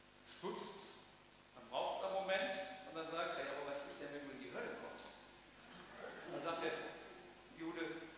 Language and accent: German; Bavaria, Germany; fränkische Erde, das steht ja für Heimat. Da, wo ich herkomme, da, wo mein Elternhaus steht, wo ich meine Wurzeln habe, wo ich aufgewachsen bin.